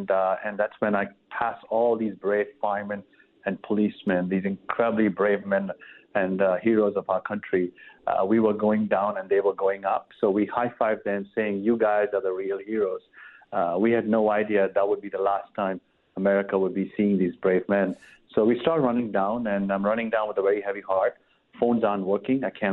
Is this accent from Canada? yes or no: no; India; now in New York City, United States; growing up in India